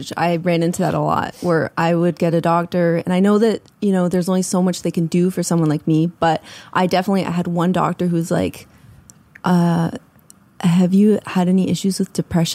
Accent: Ontario, Canada; also born or lived in Prince Edward Island; I'm from Ontario, actually. Okay. My husband's from PEI. We lived in PEI for a bit.

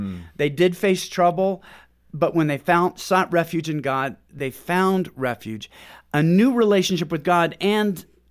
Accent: Pacific Northwest, United States; now in Houston, United States; We're from Pacific Northwest. The thought of a hurricane is terrible.

